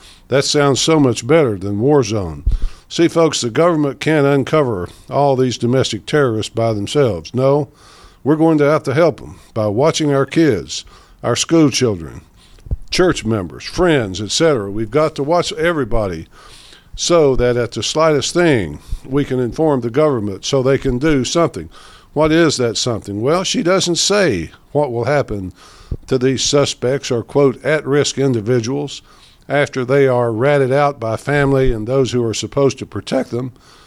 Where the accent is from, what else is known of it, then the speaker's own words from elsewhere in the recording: Memphis, Tennessee, United States; here in my hometown of Memphis, Tennessee.